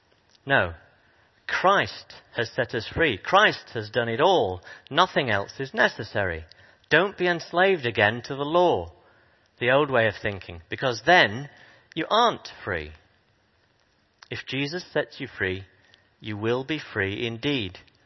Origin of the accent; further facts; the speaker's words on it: Yorkshire and the Humber, United Kingdom; And as a Yorkshireman, I'd like everything to be free.